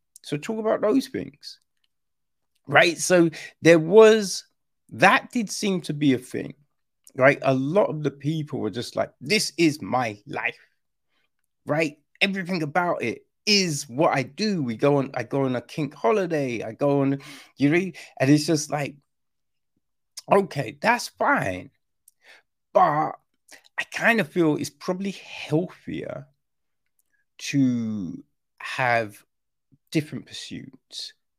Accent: Orpington, London, United Kingdom; Because she was in Orpington. I grew up in Orpington. That whole situation was long after I'd moved

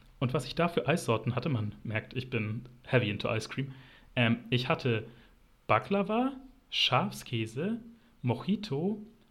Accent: Nuremberg, Bavaria, Germany; ich komme ja aus Nürnberg und da ist es erstaunlich normal

